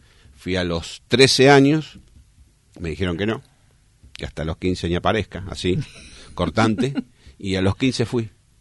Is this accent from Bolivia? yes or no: no; La Boca, Buenos Aires, Argentina; yo soy nativo de La Boca. Mis padres y mis abuelos también. Yo vivía, para que conoce La Boca, en Suárez al 700